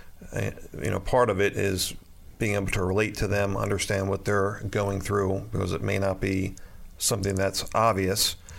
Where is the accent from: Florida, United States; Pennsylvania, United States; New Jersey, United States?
Pennsylvania, United States; we're from Chester County, and we're very involved locally with different organizations.